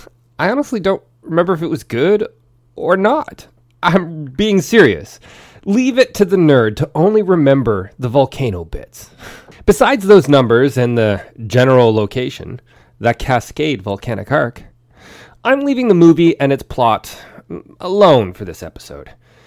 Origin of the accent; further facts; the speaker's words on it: British Columbia, Canada; That's right, I'm from British Columbia. You can probably tell.